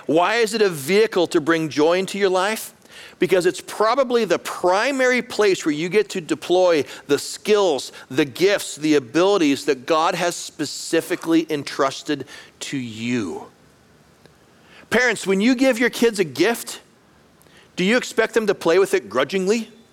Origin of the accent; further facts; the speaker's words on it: Canada; moved away as an adult; I was 21 years old. I was a student at the University of Calgary in Canada. I'm a Canadian, spent my first 24 years there.